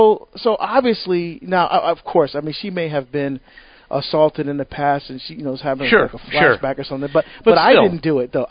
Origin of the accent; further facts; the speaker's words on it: Hillside, New Jersey, United States; I grew up in New Jersey in Hillside, right next to Newark, and I went to a parish that was predominantly white.